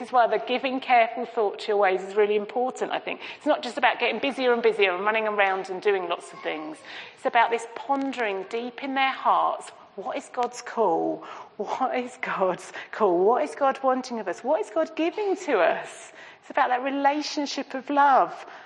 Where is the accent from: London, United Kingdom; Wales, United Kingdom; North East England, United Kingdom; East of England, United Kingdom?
East of England, United Kingdom; because I come from Essex.